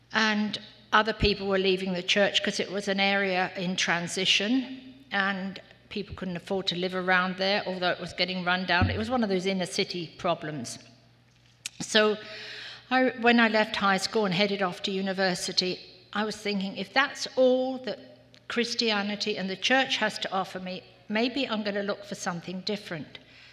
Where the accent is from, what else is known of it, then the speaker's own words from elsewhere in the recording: London, United Kingdom; born there; in case you don't know from my accent, I was born in England, in London. And I was blessed to grow up in a Christian home. My family attended a big inner city Baptist church.